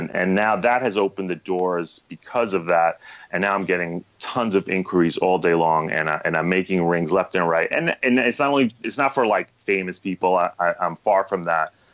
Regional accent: New York, United States; I grew up in New York, absolutely.

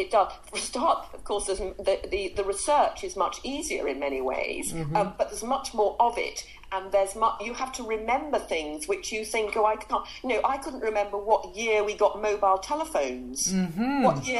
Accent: North West England, United Kingdom; I was brought up in Lancashire, which is it's moorland, it is rather Bronte-esque.

